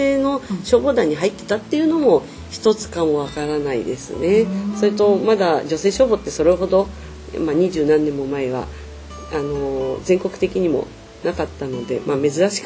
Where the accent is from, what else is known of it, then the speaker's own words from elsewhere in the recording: Atami, Shizuoka, Japan; 私は生まれも育ちも熱海です。で、まあ、結婚してちょっと熱海離れたんですが、ほぼ熱海に住んでおります。で、住まいは上地区です。